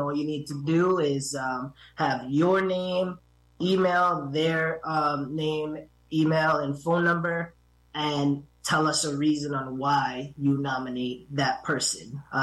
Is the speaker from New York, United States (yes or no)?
yes; Hudson, New York, United States; So, you know, growing up in Hudson and in Columbia County, I've always noticed